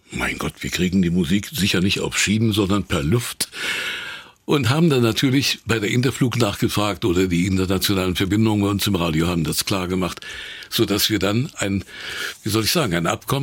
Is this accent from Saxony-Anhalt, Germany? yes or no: yes; Wernigerode, Saxony-Anhalt, Germany; born or raised there